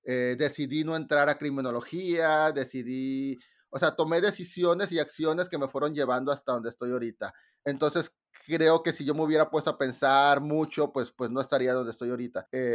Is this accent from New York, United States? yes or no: yes; New York, United States